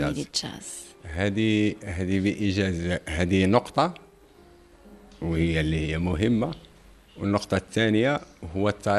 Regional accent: Morocco; حنا بالنسبه لنا كمغاربه

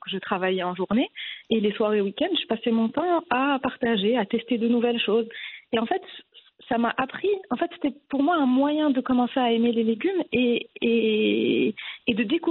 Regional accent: Morocco; moved away as an adult; now in France; Moi, j'ai grandi au Maroc. J'ai un parcours classique. Hein. J'ai eu mon bac au Maroc. Je suis partie faire mes études à Paris en télécommunication.

